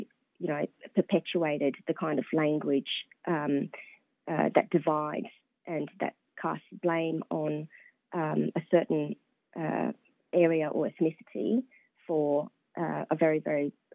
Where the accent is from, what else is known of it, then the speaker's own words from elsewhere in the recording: Brisbane, Queensland, Australia; also born or lived in Indonesia; I grew up in Dara in Brisbane, which is an area which is maybe made more known by Trent Dalton's book, Boy Swallows Universe. But I went to primary school where about 50% of students were Vietnamese refugees or migrants.